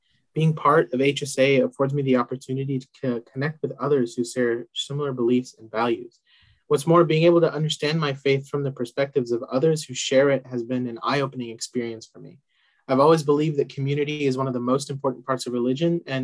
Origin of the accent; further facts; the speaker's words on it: Denver, Colorado, United States; I'm a junior majoring in biomedical engineering and computer science at Duke, and I'm from Denver, Colorado.